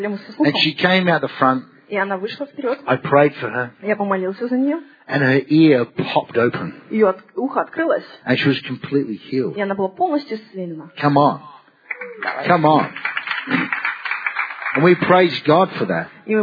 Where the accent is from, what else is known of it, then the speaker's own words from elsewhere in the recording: South Australia, Australia; But I'm from South Australia, which is a little bit English and a bit poshy. And I talk with a plum in my mouth. So some people think I'm English, some people do.